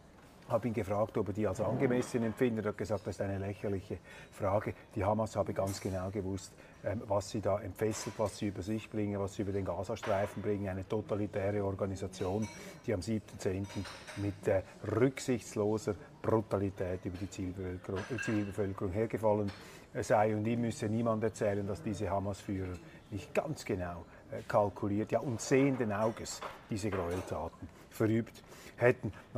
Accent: Zagreb, City of Zagreb, Croatia; Ich komme aus Zagreb

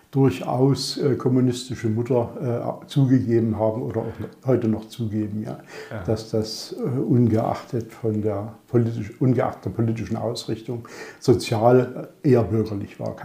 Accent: Radebeul, Saxony, Germany; also born or lived in Berlin / Dresden; bin aber nicht in Berlin, sondern in Dresden-Löbtau am Anfang und ab 65 dann in Radebeul bei Dresden in einer sehr schönen Gegend und Lage aufgewachsen. Mein Vater war Aachener

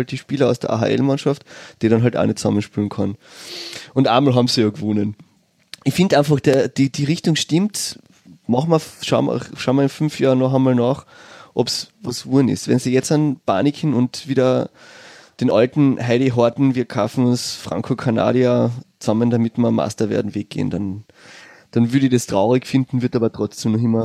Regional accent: Villach, Carinthia, Austria; born there; Ich bin in Villach geboren, weißt du, was ich meine?

